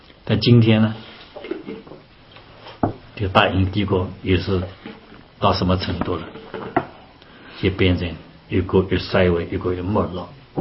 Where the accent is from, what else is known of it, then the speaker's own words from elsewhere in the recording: China; 到今天恐怕都被我们中国人所称扬的，是不是？